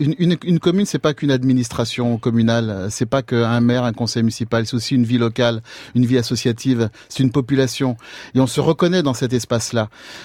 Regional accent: Gargilesse-Dampierre, Centre-Val de Loire, France; Alors on est tous de Gargilès-Dampierre, mais parfois, on est un peu plus de Dampierre ou un peu plus de Gargilès.

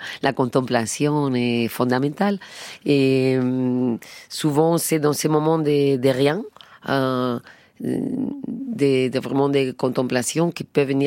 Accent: Andalusia, Spain; Et en plus, j'ai grandi en Andalousie.

